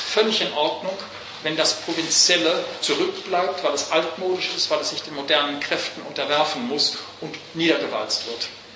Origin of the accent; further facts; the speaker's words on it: Canada; Wir gehören alle zusammen, wir sind alle Kanadier, haben auch alle die kanadische Staatsbürgerschaft.